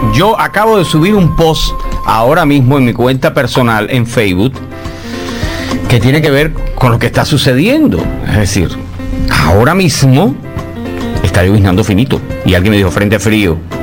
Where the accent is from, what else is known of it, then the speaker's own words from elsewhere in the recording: Colón, Matanzas, Cuba; sobre todo en la zona donde yo nací, que es una nevera. No, yo soy de Colón Matanzas, esa es la gran llanura Habana Matanzas.